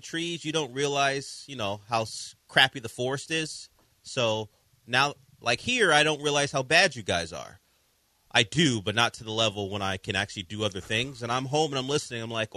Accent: Florida, United States; born there; Yes, I was born in Volusia County Hospital.

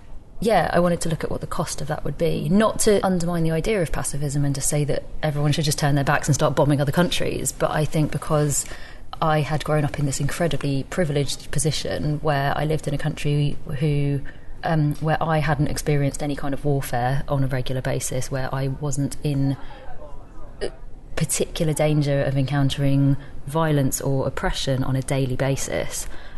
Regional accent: England, United Kingdom; I had this really strange experience of living as a British Chinese person who had grown up in England.

